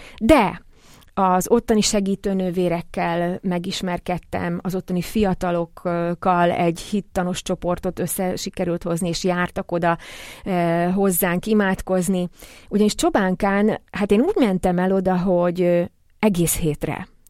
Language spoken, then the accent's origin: Hungarian; Southern Slovakia, Slovakia; és felvidékiként abszolút beleillettem ebbe a közegbe